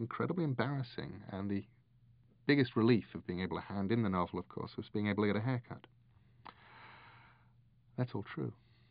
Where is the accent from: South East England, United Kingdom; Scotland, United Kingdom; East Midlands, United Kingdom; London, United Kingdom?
London, United Kingdom; moved away as an adult; now in United States; just-turned-40 English author who's been living in America for 8 years. I grew up in England, south of London and in London.